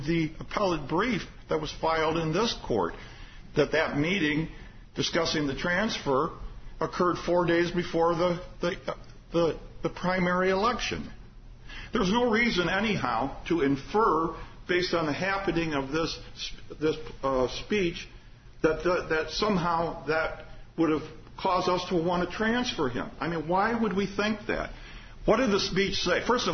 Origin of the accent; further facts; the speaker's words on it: Indiana, United States; Yes. Yes, you're right. I'm from Lake County.